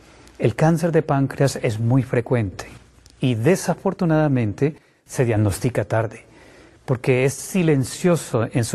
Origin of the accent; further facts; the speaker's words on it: Colombia